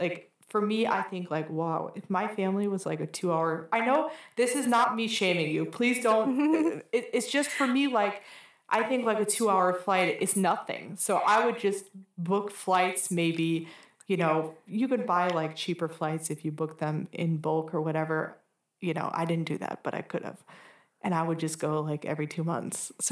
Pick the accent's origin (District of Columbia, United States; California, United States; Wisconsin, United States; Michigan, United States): Wisconsin, United States; Milwaukee; also born or lived in New York; when I lived in New York, which is a 2 hour flight, 1.5, 2 hour flight from Milwaukee, which is my hometown